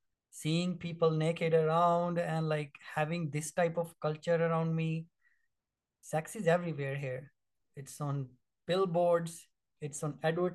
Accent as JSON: {"language": "English", "country": "India", "tie": "born or raised there", "lives_now": "Canada", "said": "growing up in India, the difference that I see from Canada"}